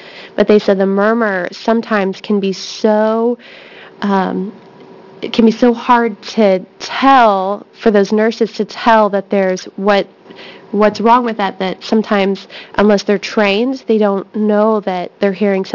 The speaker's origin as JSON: {"language": "English", "town": "Grants Pass", "region": "Oregon", "country": "United States", "said": "I'm from Grants Pass, and I represent myself."}